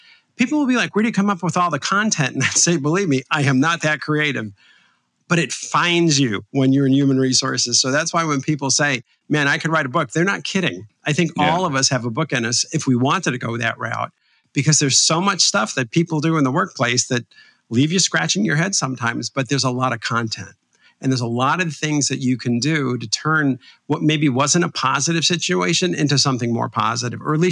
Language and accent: English; New York City, New York, United States; I went to high school in New York City. I grew up in New York, and I was about three blocks from the original Barnes & Noble.